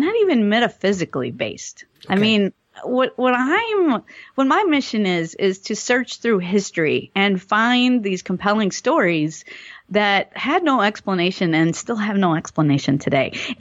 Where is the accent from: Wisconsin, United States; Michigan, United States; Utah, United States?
Wisconsin, United States; Milwaukee; I'm from Milwaukee, Wisconsin, and she always used to listen to the Chicago radio stations.